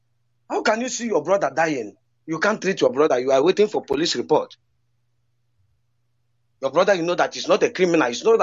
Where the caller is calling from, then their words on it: Hong Kong; I'm calling from Hong Kong.